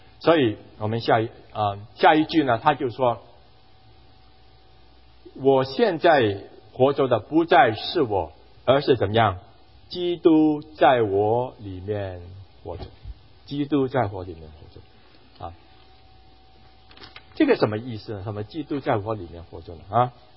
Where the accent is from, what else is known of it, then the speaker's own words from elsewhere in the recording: Hong Kong; 我在香港的时候，我在长大在香港，没有觉得没有人敢这样做